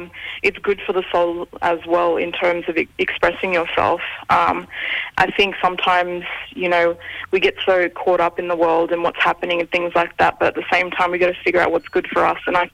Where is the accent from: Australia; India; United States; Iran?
Australia; Cairns, Queensland; also born or lived in Ceduna; I was born in South Australia in Ceduna, and I lived on the Kunuba Mission for the first few years of my life. And then we moved to Cairns, and I did all my schooling and everything in Cairns